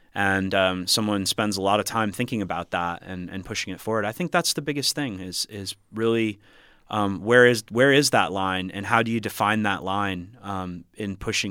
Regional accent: United States; I grew up on Lake Michigan on the water.

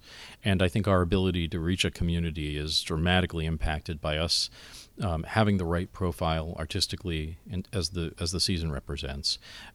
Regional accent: Miami, Florida, United States; a little 12-year-old kid with a mullet growing up in Miami, Florida, how to sing.

